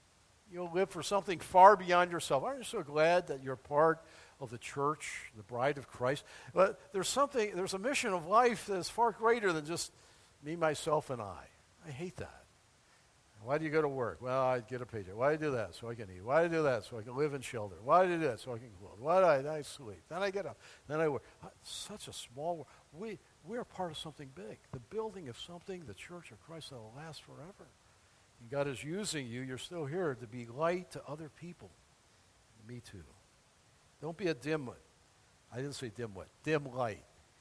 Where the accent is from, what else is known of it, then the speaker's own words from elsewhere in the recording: New York, United States; I grew up in Niagara County